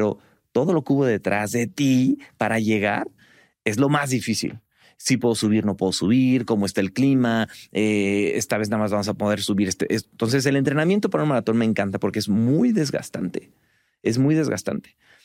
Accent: Morelia, Michoacán, Mexico; Yo soy de Morelia, Michoacán.

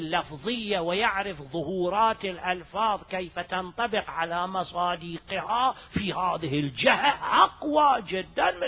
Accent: Iraq; moved away; also born or lived in Khuzestan, Iran; صدام اجى على الحكم، طلعنا من العراق، تسفير ايران خوزستان

